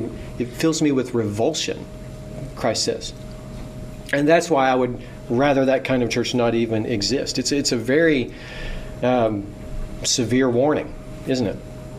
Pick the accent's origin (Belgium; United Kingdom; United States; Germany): United States; the South; at least in my background growing up in the South